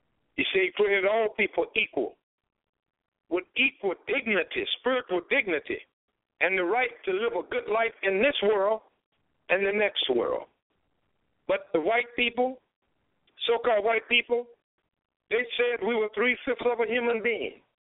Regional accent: Southern US, United States; See, I was taught good when I was raised up in the South, right, okay?

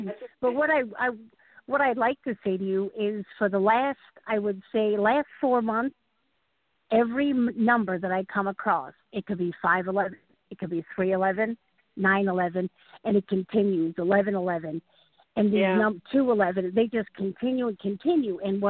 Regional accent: Illinois, United States; I'm from Illinois.

